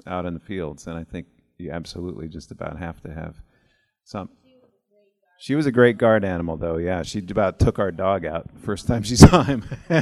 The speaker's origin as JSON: {"language": "English", "region": "West Coast", "country": "United States", "tie": "born or raised there", "said": "I grew up on the West Coast. What do I know?"}